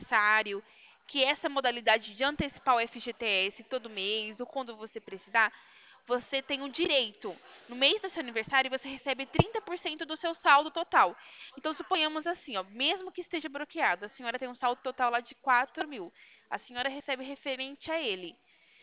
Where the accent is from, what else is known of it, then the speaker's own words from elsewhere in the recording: São Carlos, São Paulo, Brazil; Sou de São Carlos.